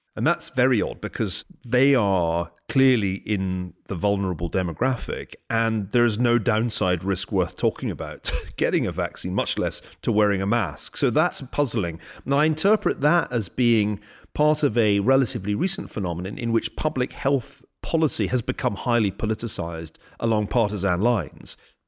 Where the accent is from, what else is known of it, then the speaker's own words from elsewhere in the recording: Glasgow, Scotland, United Kingdom; when I was growing up in Glasgow.